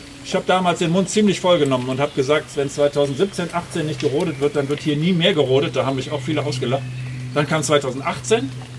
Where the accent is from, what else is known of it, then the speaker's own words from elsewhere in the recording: Aachen, North Rhine-Westphalia, Germany; also ich komme aus Aachen, ne?